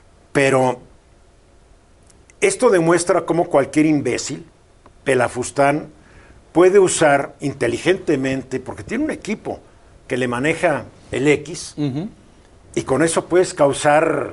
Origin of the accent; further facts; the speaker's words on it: Mexico; soy hijo de gringa. Sí, pero soy mexicano y yo cuando voy a Estados Unidos tengo que llevar mi pasaporte mexicano porque nunca tuve ciudadanía estadounidense